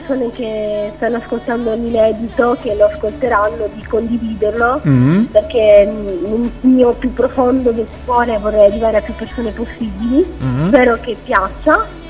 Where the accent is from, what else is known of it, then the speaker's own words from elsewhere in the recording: Catania, Sicily, Italy; also born or lived in Syracuse; sono nata a Siracusa e sono cresciuta a Catania.